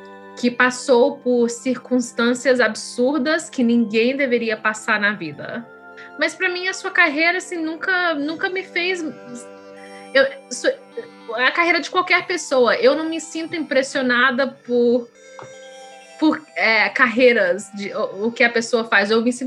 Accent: Brazil; não é só porque eu sou mormon. Agora a coisa que me faz diferente é que eu sou brasileira, é que eu sou de raça mista, né?

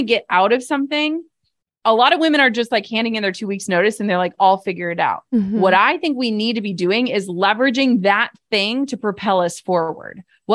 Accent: Midwest, United States; And part of that is because I'm from the Midwest.

